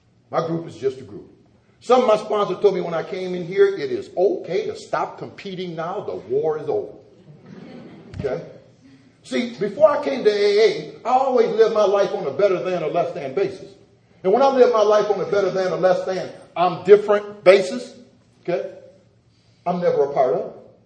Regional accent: Sandusky, Ohio, United States; But I was born in Sandusky, Ohio. I'm 49 years old. I was second of three boys. I was raised in a Christian home

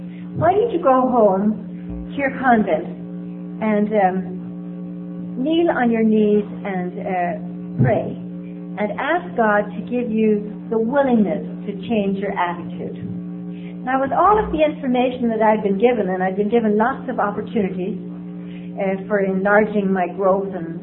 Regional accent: Northern Ireland, United Kingdom; I come from Ireland, and I come from the northern part of Ireland

